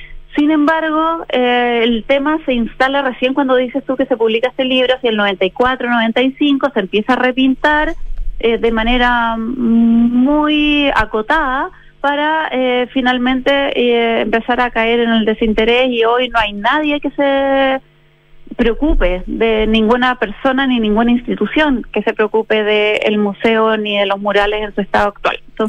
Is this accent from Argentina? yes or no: yes; Buenos Aires, Argentina; que yo conocí un poco como porteña, pero no tenía mayores referencias.